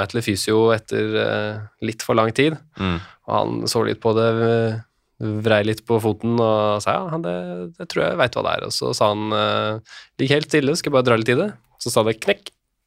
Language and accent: Norwegian; Trysil, Innlandet, Norway; now in Oslo, Norway; Jeg er jo fra Trysil, hvor man møter, man kan løpe en hel måned uten å møte folk omtrent